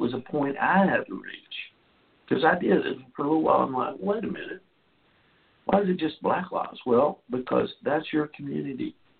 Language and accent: English; the South, United States; where I was assumed, because I was white and from the South, that I would listen to this guy talk his racist